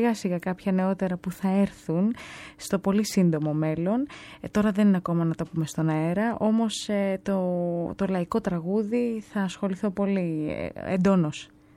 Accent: Malia, Crete, Greece; Εγώ μεγάλωσα στα Μάλια, σε ένα χωριό στην Κρήτη.

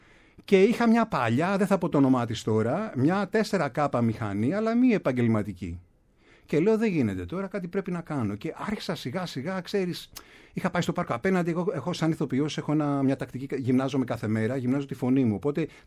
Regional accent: Greece; Δηλαδή, εμείς σαν Έλληνες έχουμε ξεχάσει, μας είπαν ότι είναι η φιλοσοφία.

